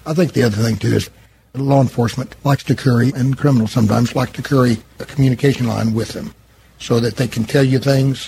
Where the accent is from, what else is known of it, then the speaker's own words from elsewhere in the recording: Oklahoma, United States; I said, I'm from Oklahoma, and I showed him my credentials.